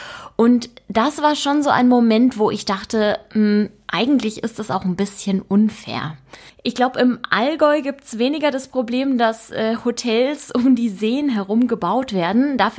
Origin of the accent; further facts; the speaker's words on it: Trentino-Alto Adige, Italy; Und bei mir ist es Südtirol, ich bin in der Nähe von Bozen aufgewachsen.